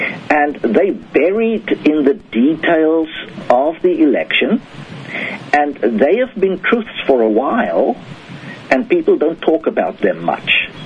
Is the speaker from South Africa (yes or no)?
yes; South Africa; first language Afrikaans; English is a second language; the Afrikaans language, which is a Dutch derivative, my mother tongue